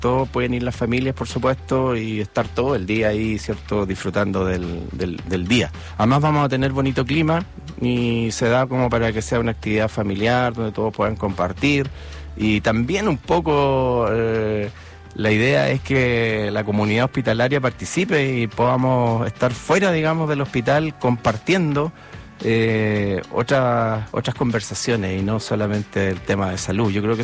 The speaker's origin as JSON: {"language": "Spanish", "town": "Concepción", "region": "Biobío", "country": "Chile", "tie": "born or raised there", "lives_now": "Los Ángeles, Chile", "said": "yo soy de Concepción, en realidad, oriundo. Y algo hay ahí, sí, en el corazón de penquista"}